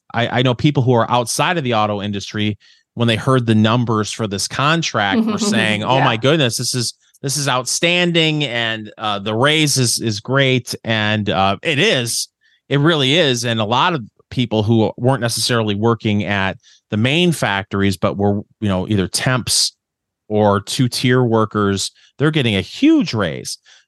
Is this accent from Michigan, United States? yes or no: yes; Saginaw, Michigan, United States; I'm originally from Saginaw, Michigan, and there were a lot of GM plants in Saginaw when I was growing up, and now there's only one left, a little foundry.